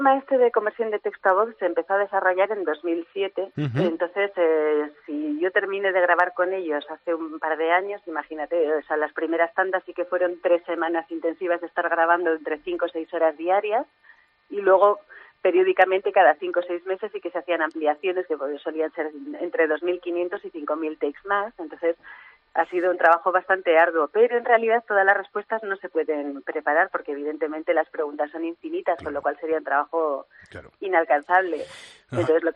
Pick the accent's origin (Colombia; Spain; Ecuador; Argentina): Spain; Basque Country; also born or lived in China; now in Vitoria, Spain; Soy de Vizcaya, pero uh-huh. vivo en Vitoria.